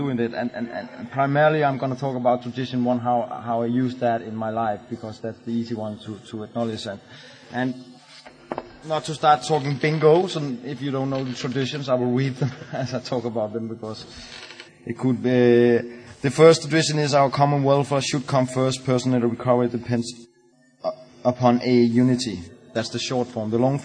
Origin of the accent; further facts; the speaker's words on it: Copenhagen, Capital Region of Denmark, Denmark; I'm an alcoholic from Copenhagen.